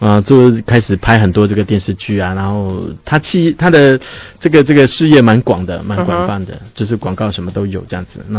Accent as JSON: {"language": "Chinese", "country": "Taiwan", "said": "我们台湾这边"}